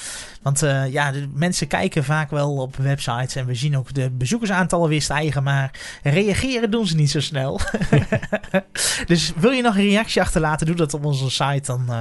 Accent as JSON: {"language": "Dutch", "country": "Netherlands", "said": "Dat is net iets voordeliger. Ik ben toch een Hollander, hè?"}